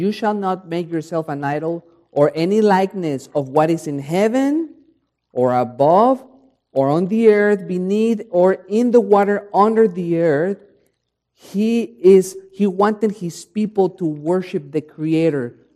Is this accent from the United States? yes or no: no; Mexico City, Mexico; Like for instance, I come from Mexico City and Mexico is filled with Catholicism.